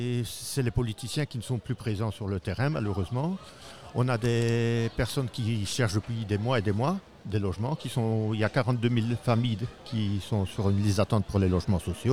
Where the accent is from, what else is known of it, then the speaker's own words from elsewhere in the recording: Liège, Wallonia, Belgium; Je viens de Liège, donc c'est une ville où il y a beaucoup de SDF, beaucoup de familles maintenant avec des enfants qui n'arrivent plus à se loger.